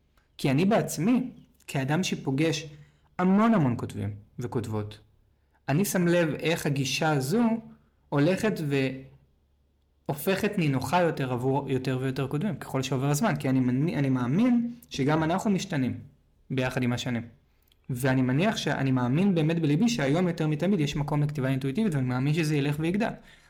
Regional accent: Tel Aviv, Tel Aviv District, Israel; גדלתי בתל אביב, הייתי נוסע באוטובוס לבית הספר בכל יום.

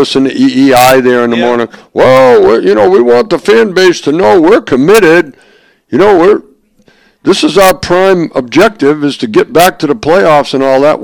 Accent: Ireland; Tobin, I'm an Irishman.

